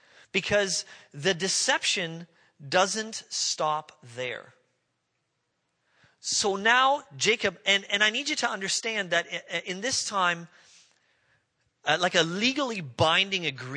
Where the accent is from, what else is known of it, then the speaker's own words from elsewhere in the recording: Canada; because I'm Canadian, I understand game as in like moose, bear, deer, something like that, right?